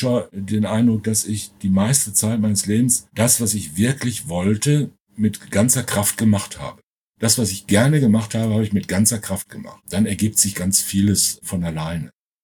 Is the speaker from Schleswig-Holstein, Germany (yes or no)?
no; North Rhine-Westphalia, Germany; born there; Ich bin im Sauerland geboren worden, 1953.